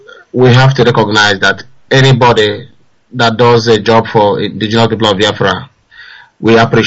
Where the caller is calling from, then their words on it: Nottingham, East Midlands, United Kingdom; I'm calling from Nottingham.